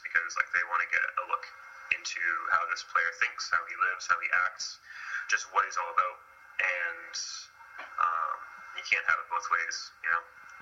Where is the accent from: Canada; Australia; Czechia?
Canada; I say you guys because I am Canadian, God bless Canada